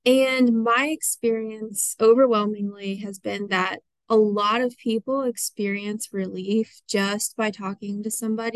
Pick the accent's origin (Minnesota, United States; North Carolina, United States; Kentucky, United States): Kentucky, United States; now in Grand Rapids, United States; Originally, I'm from Kentucky, so I just keep inching up like one state at a time to see where I end up next year.